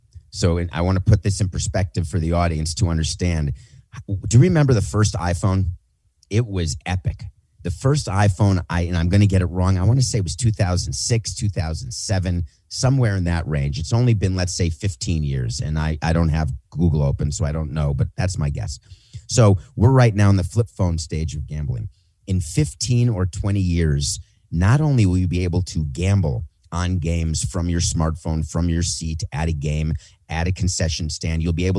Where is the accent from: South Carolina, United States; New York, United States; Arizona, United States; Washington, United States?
New York, United States; I moved as a New Yorker to Florida. I'd been working in Montreal. I didn't know anything about Florida.